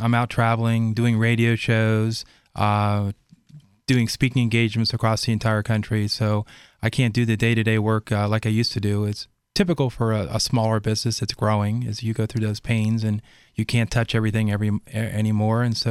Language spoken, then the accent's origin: English; East Coast, United States; also born or lived in California; I grew up, I was born in California, but I mainly grew up here on the East Coast.